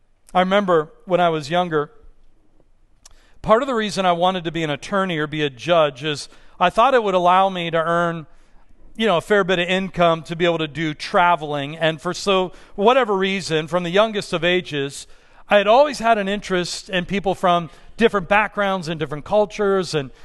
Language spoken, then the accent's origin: English; Pittsburgh, Pennsylvania, United States; I get to learn and eat foods that I didn't even know they existed growing up in Pittsburgh